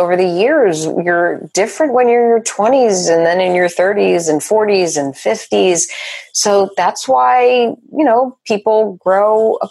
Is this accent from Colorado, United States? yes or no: no; New Jersey, United States; home state, New Jersey.